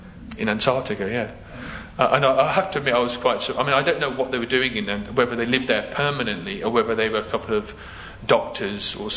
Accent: Birmingham, West Midlands, United Kingdom; and I was from Birmingham.

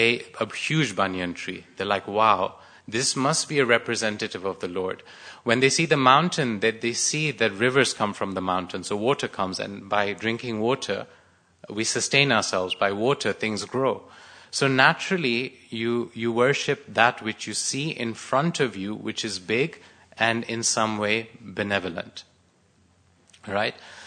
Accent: Kenya; I come from Kenya. I lived there, so I understand a little bit about the people there.

